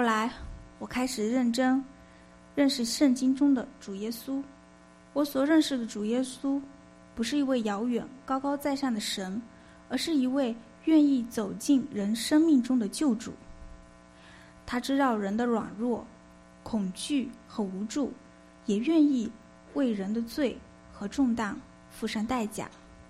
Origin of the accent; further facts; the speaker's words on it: China; 我是在国内出生、长大和工作的，虽然我的家庭呢不是基督教徒，但是小时候对我们村里的一座小教堂有着非常特别的印象。